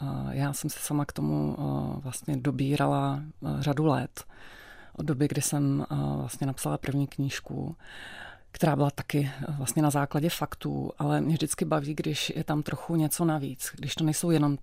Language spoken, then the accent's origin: Czech; Prague, Czechia; Praha 4 až Praha 12, okraj Prahy, Písnice, nově postavené sídliště, které trochu připomínalo panel story Věry Chytilové, prostě bloky paneláků, bahno, a tam jsme se nastěhovali